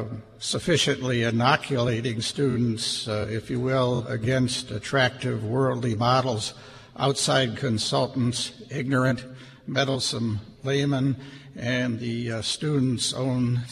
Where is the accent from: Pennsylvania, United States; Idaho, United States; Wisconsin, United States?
Wisconsin, United States; Milwaukee; from Milwaukee.